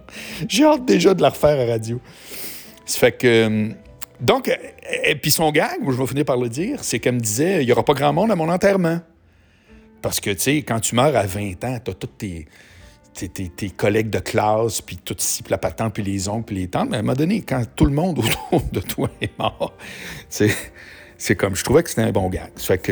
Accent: Quebec City, Quebec, Canada; Moi, je viens de Québec, eux autres sont encore à Québec.

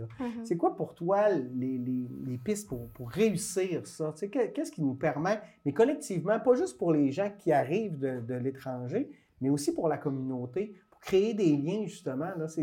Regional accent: Quebec, Canada; Moi, je viens de la Beauce.

